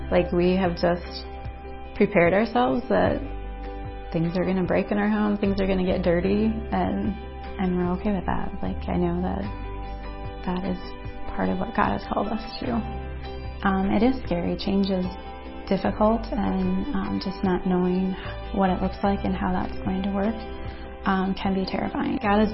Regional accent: Peshtigo, Wisconsin, United States; I am from Peshtigo.

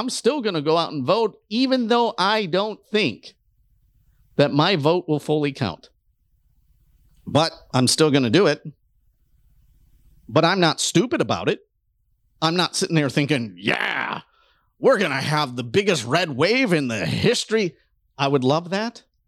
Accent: Detroit, Michigan, United States; I grew up in Detroit. That's all I ever saw.

